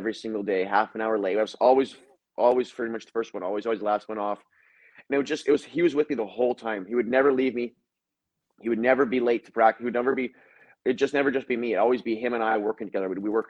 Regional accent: Canada; because I'm Canadian as well.

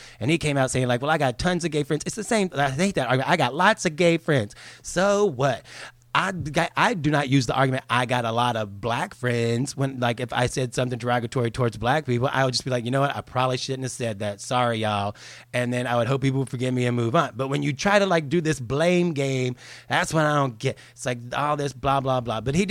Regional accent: Port Tampa, Florida, United States; go back to the house I grew up in Port Tampa, Florida.

